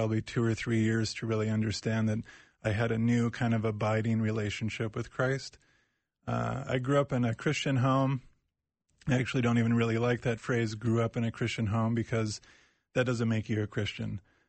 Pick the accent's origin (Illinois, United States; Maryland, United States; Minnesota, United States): Minnesota, United States; Edina; also born or lived in Bloomington; I thought it would be like growing up in West Bloomington and in Edina.